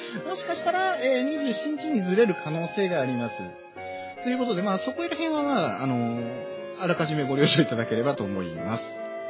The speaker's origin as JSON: {"language": "Japanese", "region": "Chiba", "country": "Japan", "said": "なんと僕、千葉県民なんですが"}